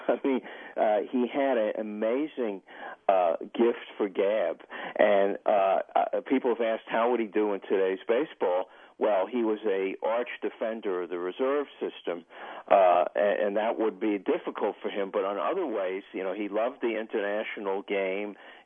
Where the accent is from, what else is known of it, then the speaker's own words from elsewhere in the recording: New York, United States; And my only sadness as a historian, as a New Yorker